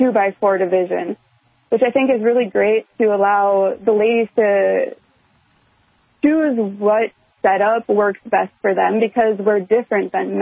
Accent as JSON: {"language": "English", "region": "Wisconsin", "country": "United States", "said": "I am from Central Wisconsin."}